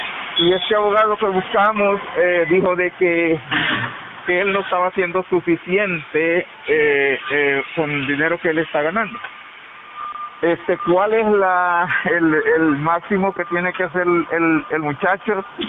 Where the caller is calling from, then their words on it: San Francisco, California, United States; De San Francisco, California.